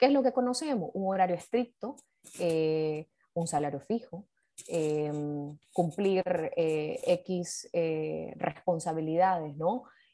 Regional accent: Nicaragua; soy nicaragüense, vivo en Managua, soy economista de profesión, tengo 31 años

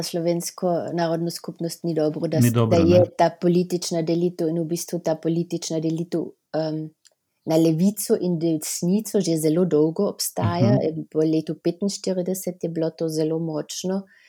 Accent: Hodiše, Carinthia, Austria; Ta kraj, moj domači kraj Hodiše, Kojčar, sploh nima v bistvu krajevnega napisa.

